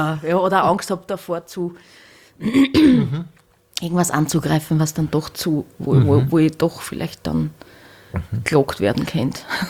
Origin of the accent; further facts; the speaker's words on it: Hornstein, Burgenland, Austria; bei der Tamburica in Hornstein, wo ich her bin.